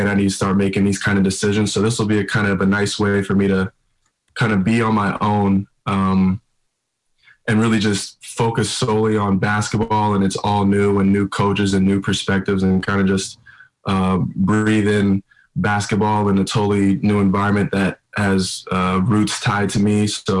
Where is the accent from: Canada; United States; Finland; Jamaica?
Finland; first language Swedish; English is a second language; actually from a part of Finland where they speak Swedish, minority. I don't know the exact percentage, but my first language was actually Swedish. When I was a kid, my first couple words were Swedish